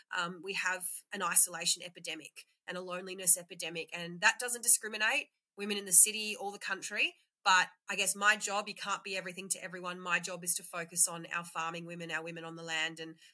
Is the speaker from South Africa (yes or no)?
no; Sydney, New South Wales, Australia; I, as I said, was born and raised in Sydney.